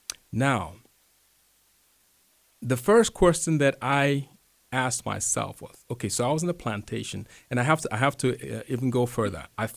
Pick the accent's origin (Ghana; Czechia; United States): Ghana; Well, let me just respond by saying that I grew up in Ghana, where I'm from